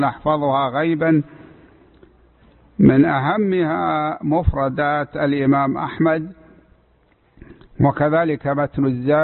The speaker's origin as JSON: {"language": "Arabic", "town": "Buraydah", "region": "Al-Qassim", "country": "Saudi Arabia", "tie": "born there", "said": "أنا ولدت في مدينة بريدة عام 1345"}